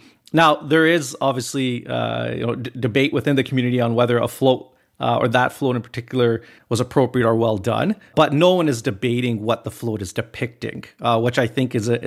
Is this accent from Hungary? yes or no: no; Canada; I'm a Canadian, I'm born and raised here, I'm a Canadian citizen.